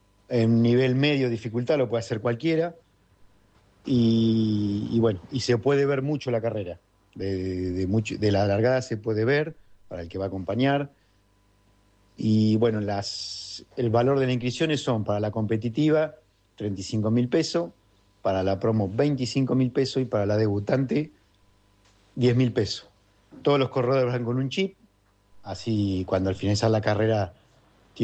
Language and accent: Spanish; Azul, Buenos Aires Province, Argentina; De la Ciudad Azul